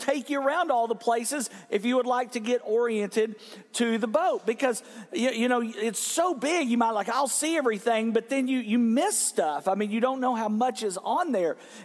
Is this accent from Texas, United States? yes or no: yes; Texas, United States; I'm from West Texas. I had never seen water.